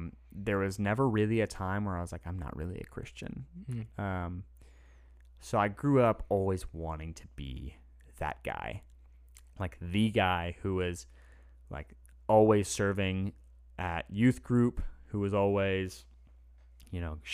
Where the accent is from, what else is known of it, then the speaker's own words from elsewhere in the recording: Bartlesville, Oklahoma, United States; But then growing up in Bartlesville, I don't remember a whole lot because I really didn't do much.